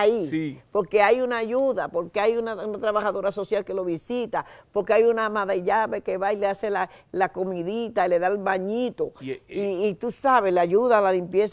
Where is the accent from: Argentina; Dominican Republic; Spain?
Dominican Republic; now in Moca, Puerto Rico; pues desde que llegué de República Dominicana estoy viviendo en el Pueblo de Moca, aunque me he desarrollado mucho entre Aguadilla y Lares en cuanto a lo que tiene que ver con los medios de comunicación.